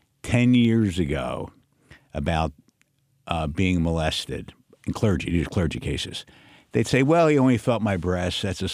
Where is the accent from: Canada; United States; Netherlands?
United States; Philadelphia, Pennsylvania; I'm from Philadelphia. And she was a Jewish district attorney.